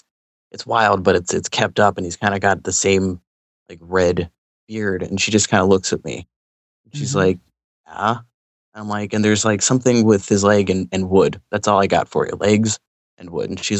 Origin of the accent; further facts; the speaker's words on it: Pittsburgh, Pennsylvania, United States; I wasn't from there. I'm from Pittsburgh originally, and I had gone there to go to school.